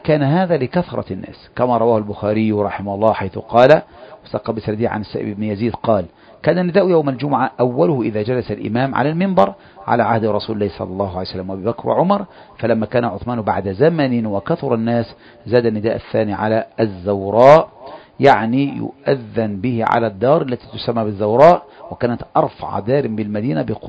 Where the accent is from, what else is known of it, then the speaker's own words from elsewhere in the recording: Egypt; مثل ما هو عندنا في مصر مشهور